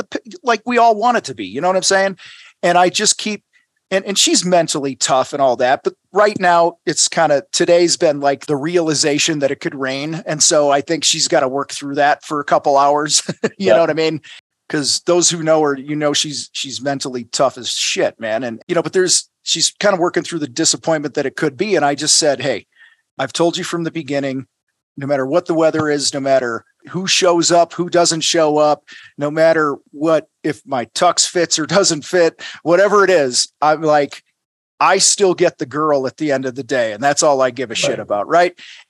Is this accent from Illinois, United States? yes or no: yes; Illinois, United States; also born or lived in Wisconsin; Yeah, I grew up in Illinois, and then I moved beyond the Cheddar Curtain.